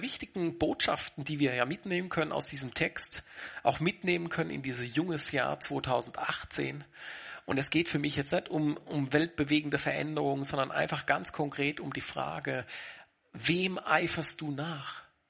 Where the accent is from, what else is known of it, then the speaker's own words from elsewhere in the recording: Switzerland; Ja, ich bin auch Schweizer, aber ich habe gelernt, in der Schweiz redet man nicht über Geld.